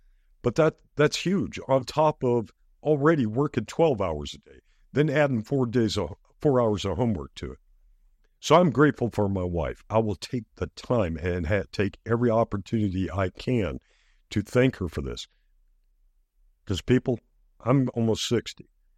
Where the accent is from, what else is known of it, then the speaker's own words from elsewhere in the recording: Biloxi, Mississippi, United States; There were people I grew up with in Biloxi, Mississippi.